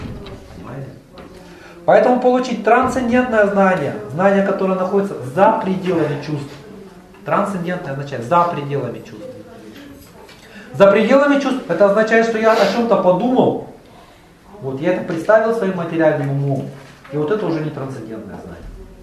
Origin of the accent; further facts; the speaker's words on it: Bratsk, Irkutsk Oblast, Russia; born there; Вот я родился в Братске